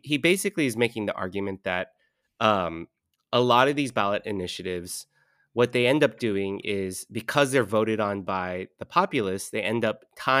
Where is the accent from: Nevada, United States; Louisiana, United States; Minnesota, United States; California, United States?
California, United States; now in New York, United States; because I haven't established myself officially as a New Yorker, I am, for the last time, voting in this election as a Californian.